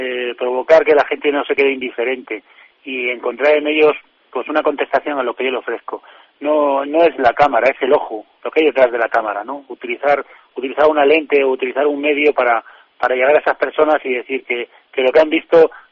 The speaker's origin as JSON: {"language": "Spanish", "town": "Zarza de Montánchez", "region": "Extremadura", "country": "Spain", "said": "Yo procedo de Zarza de Montanche, ¿vale? Está aproximadamente a 30 kilómetros de Cáceres, ¿vale? Y es un paraíso natural"}